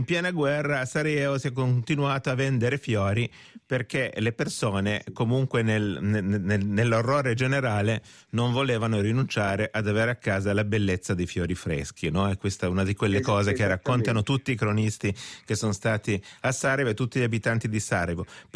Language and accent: Italian; Slovenia; poi questa mostra dalle nostre parti in Slovenia non la porti?